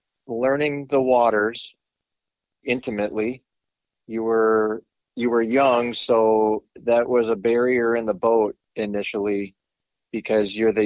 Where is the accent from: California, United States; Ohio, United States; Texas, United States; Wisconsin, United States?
Wisconsin, United States; also born or lived in Michigan; So I grew up in South Central Wisconsin, and we briefly moved to Michigan, but we kind of came right back to this area, which is right around the Madison chain of lakes.